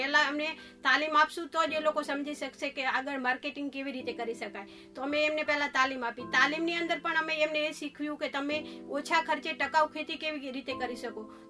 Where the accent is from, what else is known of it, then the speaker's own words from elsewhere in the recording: Dhokavada, Gujarat, India; મારું ગામ ધોકાવાડા છે, તાલુકો સાંતરપુર છે, જિલ્લો પાટણ છે.